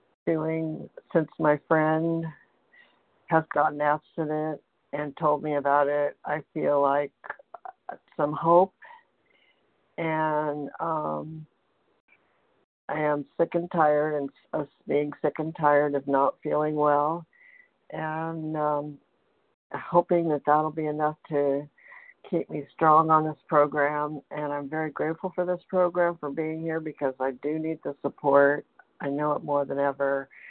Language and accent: English; California, United States; I'm from California.